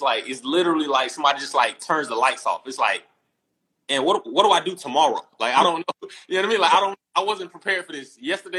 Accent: the South, United States; I'm from the South once again, so we got all these sayings.

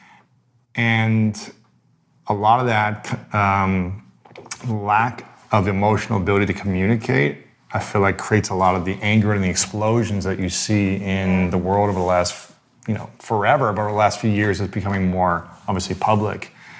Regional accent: Midwest, United States; for the most of the men that I grew up with in the Midwest, and I traveled around, I played sports in a lot of different teams in different states in the Midwest.

